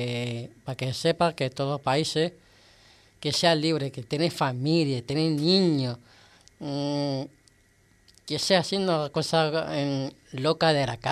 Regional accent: Las Palmas de Gran Canaria, Canary Islands, Spain; vino aquí a la en la Palma de Gran Canaria, de mi tierra

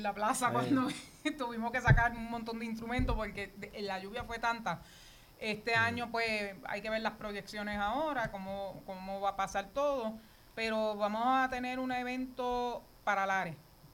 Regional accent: Florida, United States; Mira, yo soy de Florida, pero me gustaría correr la virtual.

